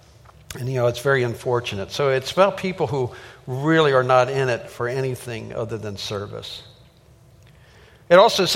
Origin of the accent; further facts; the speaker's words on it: Minneapolis, Minnesota, United States; I'm from Minneapolis.